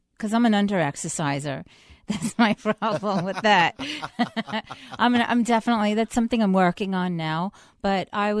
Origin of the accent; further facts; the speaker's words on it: Bronx, New York, United States; I'm from the Bronx. My first meeting was in the Bronx.